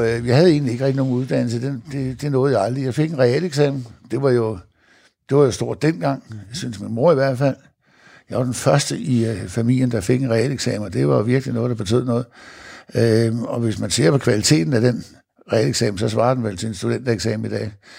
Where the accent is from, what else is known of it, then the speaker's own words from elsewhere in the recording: Roskilde, Zealand, Denmark; moved away as an adult; also born or lived in Slagelse / Hedehusene; Jamen, jeg er født i Slagelse, og vokset op det meste af min barndom og ungdom i Roskilde. Og landede så i Hedehusene, og der var 27 flyttet til Jylland, her til mig, ja, og der har jeg så boet siden.